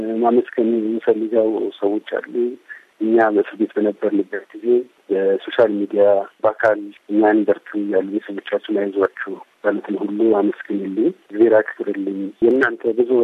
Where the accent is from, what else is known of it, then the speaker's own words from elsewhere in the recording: Addis Ababa, Ethiopia; እኔ አዲስ አበባ ነው ተወልጄ ያደግኩት፣ እናትና አባቴ ከሁለት ብሔር ነው የመጡት። አንድ ብሔር መርጬ እኔ የዚህ ብሔር አባል ነኝ የሚለው ብሔር የለኝም።